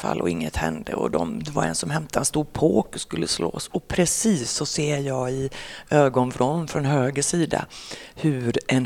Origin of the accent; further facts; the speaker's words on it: Kalmar, Kalmar County, Sweden; accent: Kalmar dialect; I Kalmar. Så kan jag prata kalmaritiska mellan varven.